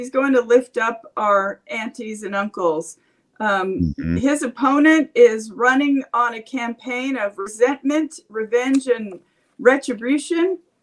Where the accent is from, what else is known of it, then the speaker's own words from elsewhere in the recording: New Mexico, United States; I started out as an organizer in Indian country, you know, my home state of New Mexico.